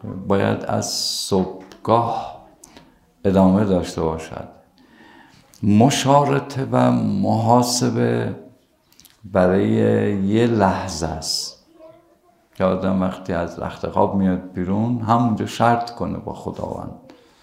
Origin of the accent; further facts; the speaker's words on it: Isfahan, Iran; گفتم من از اصفهان اومدم